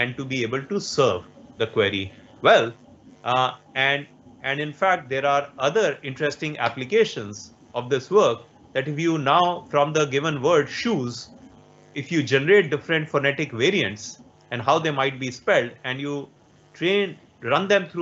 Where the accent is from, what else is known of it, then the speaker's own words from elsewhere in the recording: India; first language Hindi; English is a second language; For a native Hindi speaker like me, because the Z sound is missing in my native language, I might replace that Z sound with the closest sound, which is J.